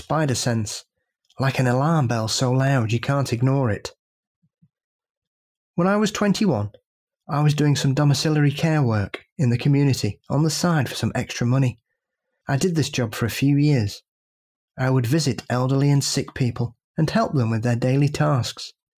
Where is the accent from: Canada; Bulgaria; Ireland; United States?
Ireland; I'm from Ireland and I'm 35 years old.